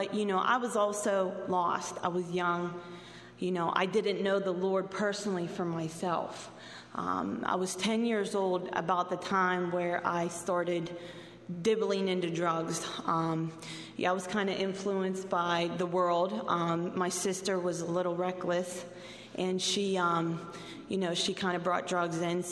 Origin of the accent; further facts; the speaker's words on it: Shaler, Pennsylvania, United States; I was raised in Shaler, and I'm pretty sure you guys know where Shaler is. It's a little bit north from here.